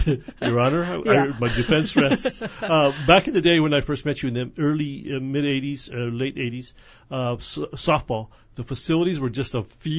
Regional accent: Wisconsin, United States; You know, I'm from Wisconsin, and my team is Wisconsin

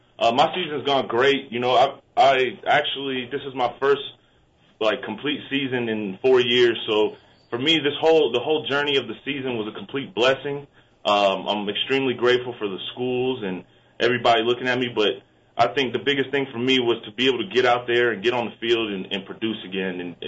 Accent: South Carolina, United States; It's a big difference, big change from where I grew up in South Carolina.

